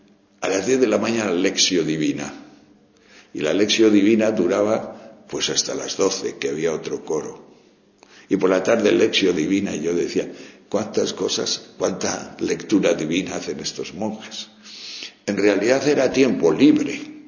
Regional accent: León, Castile and León, Spain; Porque aunque somos de León, pero está más cerca la Virgen de Covadonga que la del Camino.

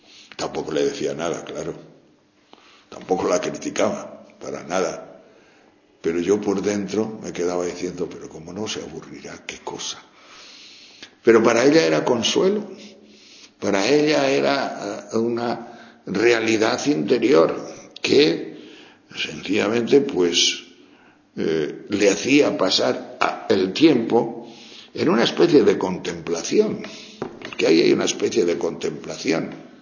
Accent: León, Castile and León, Spain; Porque aunque somos de León, pero está más cerca la Virgen de Covadonga que la del Camino.

